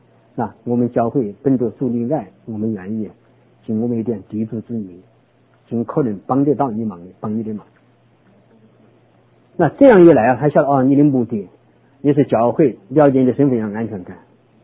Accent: China; 我们都是中国人

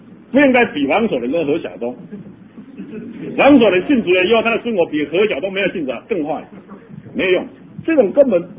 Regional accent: Taiwan; 我从小在台湾，常常听见人家讲一句台湾话

